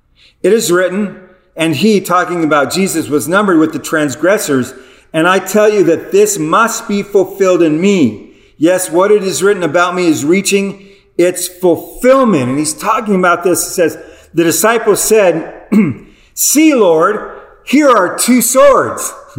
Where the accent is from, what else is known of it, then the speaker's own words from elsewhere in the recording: Arizona, United States; They think I have an accent. I'm like, I'm from Arizona. We don't have an accent.